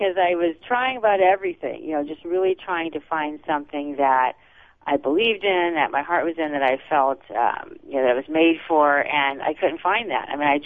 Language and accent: English; Ohio, United States; moved away as an adult; I grew up in Northeast Ohio and went to college in Ohio, Ohio State and University of Cincinnati, and then moved to Southern California when I was about 24 years old